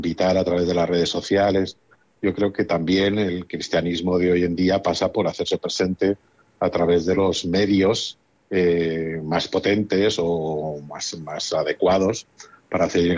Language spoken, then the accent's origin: Spanish; Castellón de la Plana, Valencian Community, Spain; en mi barrio llegaron los padres mercedarios, en la ciudad de Castellón, yo soy de Castellón